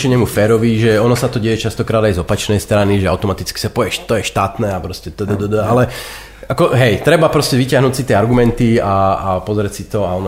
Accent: United States; Slovak is a second language; A je dokonca pravda, že ak by som si možno ako Američan mal tú možnosť vybrať si, v ktorom systéme chcem byť, tak je to práve v tomto

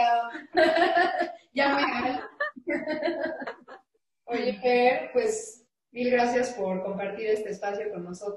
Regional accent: Mexico; now in Hungary; mi grupo de triatlón que tengo en Hungría. Y, o sea, siendo mexicana, que no hablas el idioma

